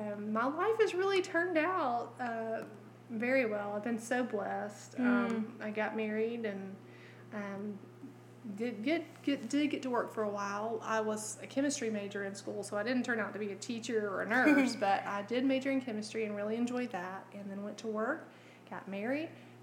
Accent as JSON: {"language": "English", "town": "Savannah", "region": "Georgia", "country": "United States", "tie": "born or raised there", "said": "I was born in Savannah, Georgia, and I was born in February 12th, 1975. And Savannah was a great place to grow up."}